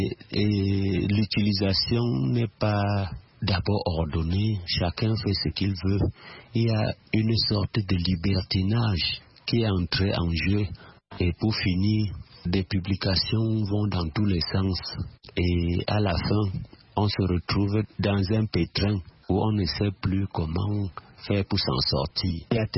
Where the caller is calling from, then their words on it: Bafoussam, West, Cameroon; partout depuis Bafoussam.